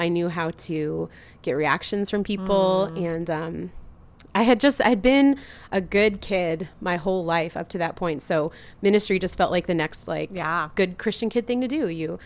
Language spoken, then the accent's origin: English; New York, United States; now in Rochester, United States; Originally, I'm from south of Albany, New York, but right now I live in Rochester, New York.